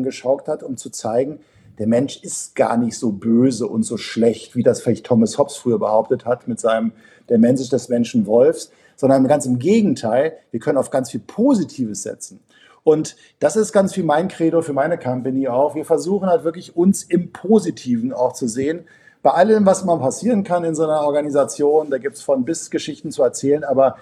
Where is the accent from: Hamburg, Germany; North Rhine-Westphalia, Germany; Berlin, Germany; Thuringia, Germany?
Berlin, Germany; in dieser Stadt, wo ich herkomme, in Berlin